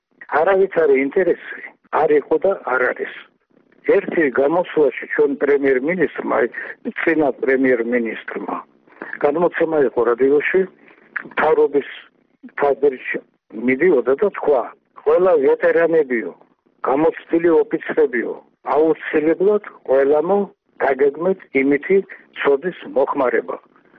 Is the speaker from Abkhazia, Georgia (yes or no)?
no; Tbilisi, Georgia; born there; ყველაფერი კარგად ვიცი, მაგრამ მე ხომ თბილისში დავიბადე